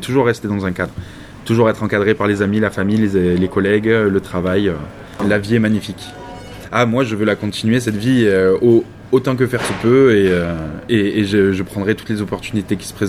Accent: Nîmes, Occitanie, France; now in Saint-Jean-de-Védas, France; j'ai 23 ans. Je suis originaire de Nîmes. J'habite maintenant à Saint-Jean-de-Védas. J'ai fait mes études sur Nîmes, j'ai un peu vécu toute ma vie sur Nîmes.

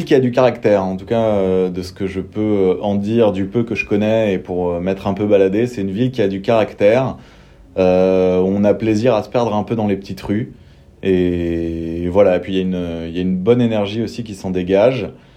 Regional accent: Paris, Île-de-France, France; now in Montpellier, France; moi je suis né à Paris, j'ai grandi à Paris

